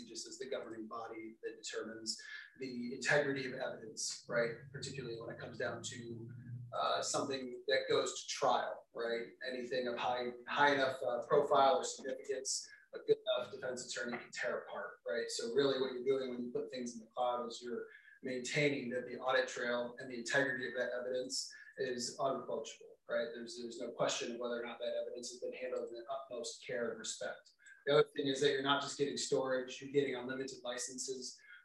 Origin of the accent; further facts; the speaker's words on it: Des Moines, Iowa, United States; Actually, I'm from Des Moines, not Minneapolis.